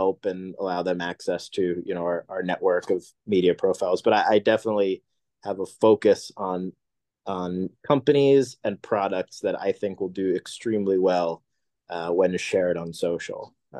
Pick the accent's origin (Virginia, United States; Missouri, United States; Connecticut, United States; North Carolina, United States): Connecticut, United States; They were actually started in my hometown in Connecticut, and that's why I was first connected with them.